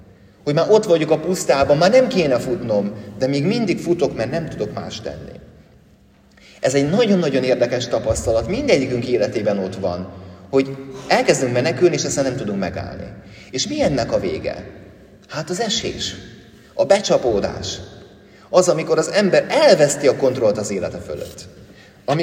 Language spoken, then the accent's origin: Hungarian; Great Hungarian Plain, Hungary; bár én alföldi gyerek vagyok